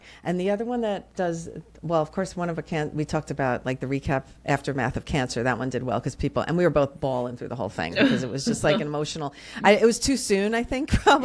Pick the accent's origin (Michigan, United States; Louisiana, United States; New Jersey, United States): New Jersey, United States; accent: Jersey; I am from Jersey originally.